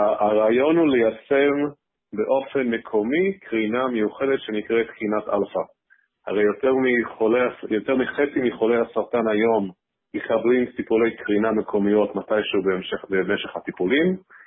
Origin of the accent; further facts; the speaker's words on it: New York, United States; Hebrew is a second language; moved away as an adult; now in Israel; אני במקור אמריקאי, גדלתי בניו יורק, התחלתי שם בעבודה. ב-2008 עברתי לישראל עם גולדמן סאקס.